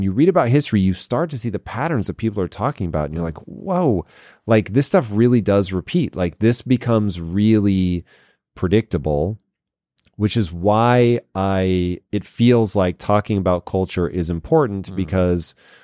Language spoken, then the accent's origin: English; Tacoma, Washington, United States; So I grew up in Tacoma, Washington, not particularly educated on this kind of stuff